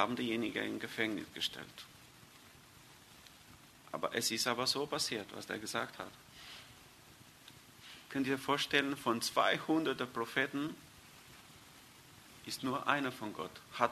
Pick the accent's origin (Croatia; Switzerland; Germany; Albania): Albania; German is a second language; Bei uns in Albanien ist ein Sprichwort, ich weiß nicht, vielleicht ist es auf Deutsch